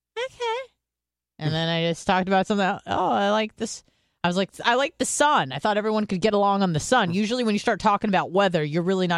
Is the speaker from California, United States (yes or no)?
yes; California, United States; So I'm like, oh, I'm from California.